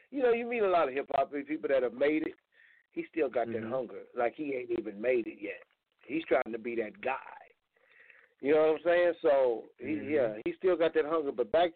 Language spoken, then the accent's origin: English; Sun Village, California, United States; I'm like, no, dude, I'm from L.A. You want to be more, you know, specific? I'm from Sun Village, California. I'm out here in the middle of the desert.